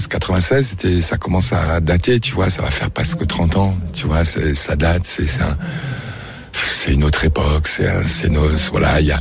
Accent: Paris, Île-de-France, France; Et j'étais allé à Munich, c'est bon, mais je suis parisien, tu vois.

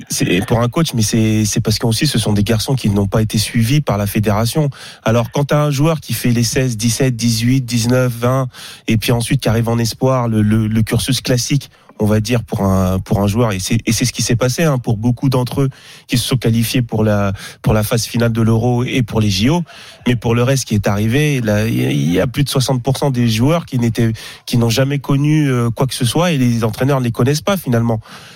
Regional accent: Monaco; Moi, je suis monégasque.

